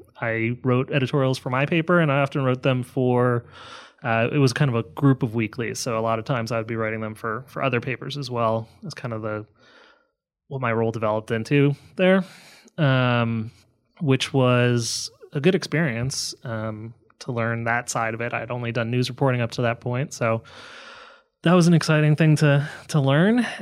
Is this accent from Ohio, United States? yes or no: no; New York, United States; No, I'm from New York originally.